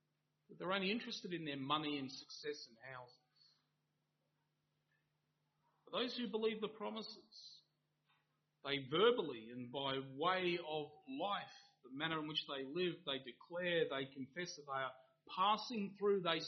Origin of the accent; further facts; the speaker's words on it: Australia; My parents were 10-pound Poms. I've always taken great interest in my roots. I love my roots. But being an Australian and calling ourselves of this ethnicity or this nationality, there's nothing wrong with that.